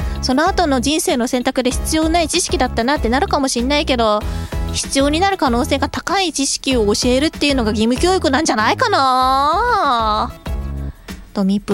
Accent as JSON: {"language": "Japanese", "town": "Nagoya", "region": "Aichi", "country": "Japan", "tie": "born or raised there", "lives_now": "Tokyo, Japan", "said": "地元が名古屋なので、"}